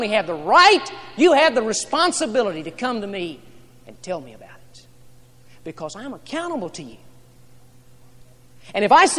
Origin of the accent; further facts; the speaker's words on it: Texas, United States; but I grew up in South Texas, and I want to tell you something.